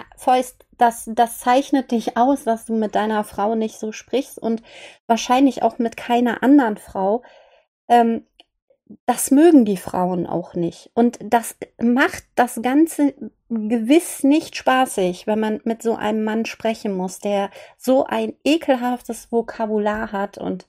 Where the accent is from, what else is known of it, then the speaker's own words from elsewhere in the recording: Linz, Upper Austria, Austria; Okay, ich bin aus Linz.